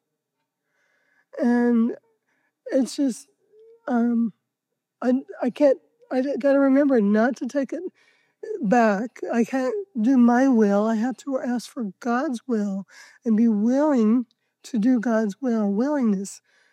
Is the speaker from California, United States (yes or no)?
no; Oregon, United States; from Oregon.